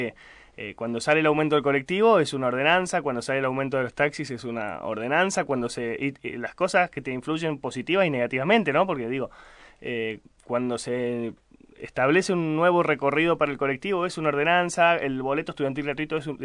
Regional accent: San Luis, Argentina; soy de San Luis y trabajo hace, te diría, más de 10 años dedicado a la política y a las cuestiones sociales.

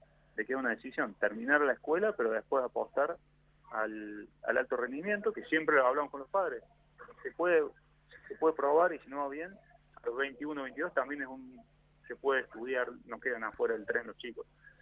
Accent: Córdoba, Argentina; yo soy de Córdoba

